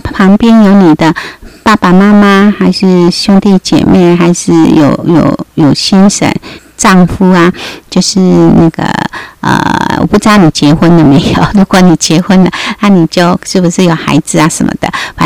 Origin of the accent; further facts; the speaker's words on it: Taiwan; born there; accent: Taiwanese; 我们祖先是福建，但是后来是移民到台湾，所以后来姐姐在台湾出生，所以其实我口音有一点台湾音